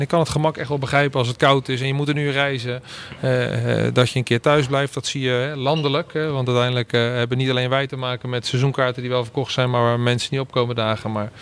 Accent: Randstad, Netherlands; now in Groningen, Netherlands; Nou, ik merk wel verschil ten opzichte van de Randstad waar ik vandaan kom.

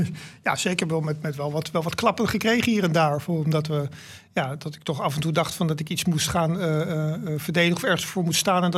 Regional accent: Stadskanaal, Groningen, Netherlands; also born or lived in Rotterdam; Ik bedoel, ik ben daar geboren, maar ik ben geen echte Rotterdammer. Nee, maar in Stadskanaal, ja, daar.

